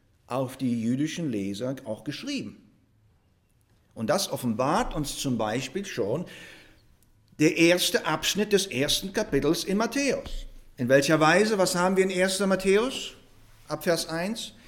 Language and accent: German; Russia; Ich bin zwar in Russland zur Welt gekommen, in einer deutschen Familie bin ich aufgewachsen. Meine erste Sprache, die ich gelernt habe, auch in Russland, war Deutsch und dann Russisch.